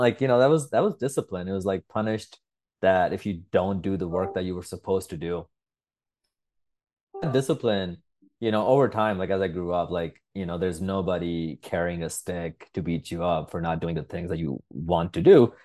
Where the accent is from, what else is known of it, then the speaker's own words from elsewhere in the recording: Pakistan; English is a second language; so I was raised in Pakistan.